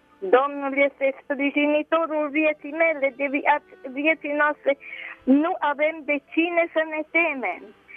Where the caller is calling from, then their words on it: Deva, Hunedoara County, Romania; Eu vă sunt din Ardeal. De la Deva.